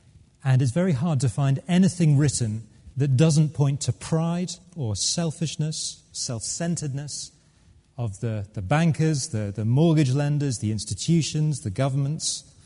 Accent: United Kingdom; A number of the other papers reported that we, as British, are heading now for the most self-centered Christmas on history.

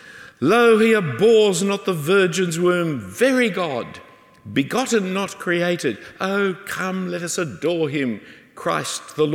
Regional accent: Australia; Now, I know you know that I'm an Australian.

